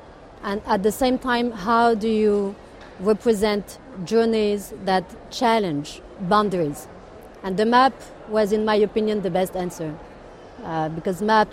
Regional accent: Morocco; I am from Morocco. And I have seen myself in the early 90s when I was a kid there.

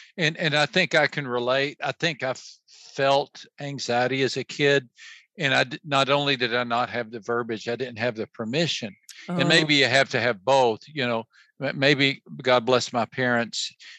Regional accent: Texas, United States; You know, I'm a Texan.

